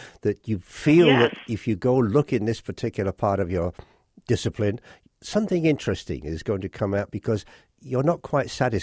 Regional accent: England, United Kingdom; now in United States; I remember the first time, I come from England, when I first came here and went up into southern New Mexico just to look at the stars

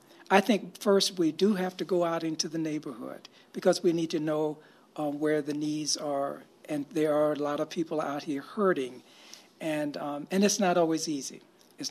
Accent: South Carolina, United States; Yes, I grew up in South Carolina

